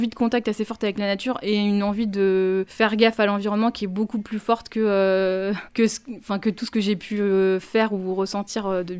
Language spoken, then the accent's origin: French; Compiègne, Hauts-de-France, France; À l'origine, je suis compiénoise, donc j'ai toujours grandi... Enfin, je suis compiénoise. Je viens de la région de Compiègne, j'ai grandi à la campagne, dans un bled de 600 habitants. Donc j'ai toujours été au contact de la nature.